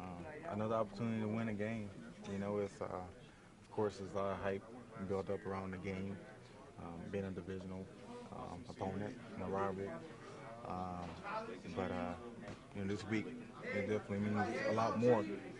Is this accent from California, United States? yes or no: no; Tyler, Texas, United States; Well, his hometown is like a 30-minute drive from my hometown, Tyler, Texas, Tyler Rose, you know